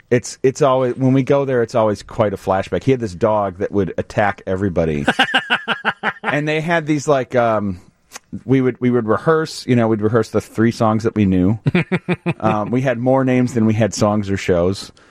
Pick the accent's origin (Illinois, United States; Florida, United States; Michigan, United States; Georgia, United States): Illinois, United States; Evanston; I grew up in Evanston and live there now again